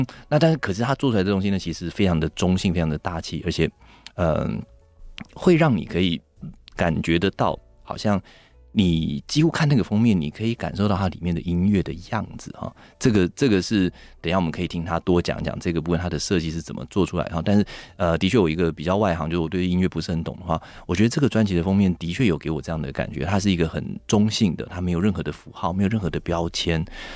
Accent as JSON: {"language": "Chinese", "country": "Taiwan", "tie": "born or raised there", "said": "因为我本人就是台湾人，所以我的创作就是台湾嘛，我就是带着台湾的元素，我在台湾长大，我喝台湾的水，呼吸台湾的空气长大"}